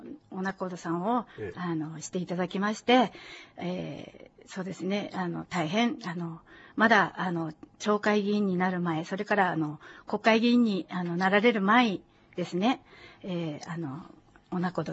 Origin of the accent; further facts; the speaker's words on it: Hokkaido, Japan; ビラ取り町、ホロケ市に生まれました。生まれ育ちまして、平成5年に触れない町へ移転しました。